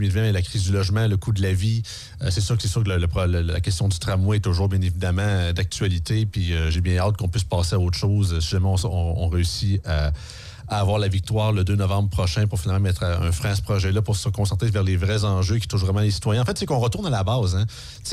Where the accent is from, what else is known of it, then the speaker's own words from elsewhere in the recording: Montmagny, Quebec, Canada; now in Quebec City, Canada; moi, je suis à Québec depuis environ 2 ans, mais moi, je suis de Montmagny d'origine. C'est ça, je suis pas né à Québec. Par contre, c'est ça, j'habite ici depuis quelques années.